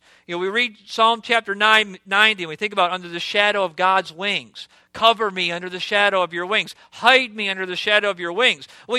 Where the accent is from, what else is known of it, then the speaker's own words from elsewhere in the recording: United States; But I'm an American second. I'm a citizen of the kingdom first and foremost.